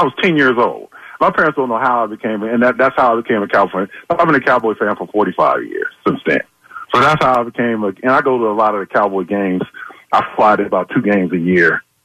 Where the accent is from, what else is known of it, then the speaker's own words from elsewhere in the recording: Cincinnati, Ohio, United States; I grew up in Cincinnati.